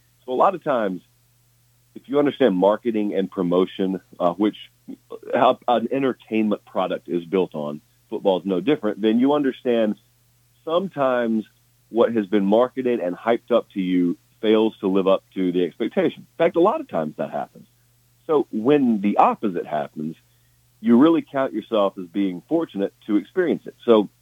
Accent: the South, United States; So as I grew up in the South, the real, real South, where it really didn't snow

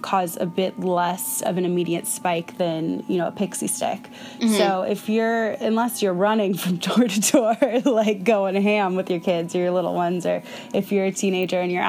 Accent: Jacksonville, Florida, United States; I know my hometown, I swear, I think we would walk 3 miles because everything's so spaced out in Jacksonville

